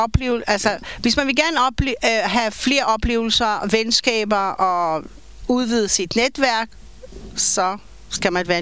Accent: Israel; Danish is a second language; now in Denmark; jeg kommer fra Israel, og jeg har boet i Danmark i 39 år.

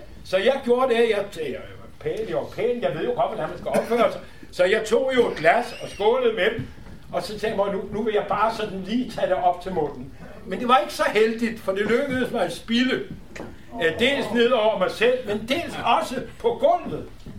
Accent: Copenhagen, Capital Region of Denmark, Denmark; born there; jeg var født i København, og kommer altså som rabbiner som 30-årig

